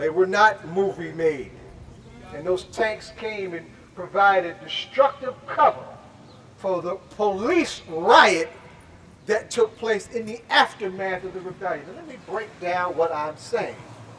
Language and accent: English; Plainfield, New Jersey, United States; Because, see, I'm originally from Plainfield. I came to Newark later.